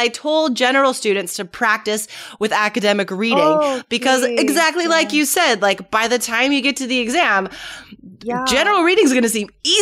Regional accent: United States; I say a hamburger because I'm American

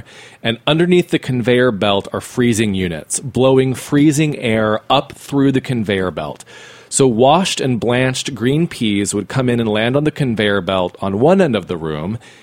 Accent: Idaho, United States; As you know, I'm from Idaho, from northern Idaho, not potato country, which is down south, but I'm from up north, which is on the Palouse

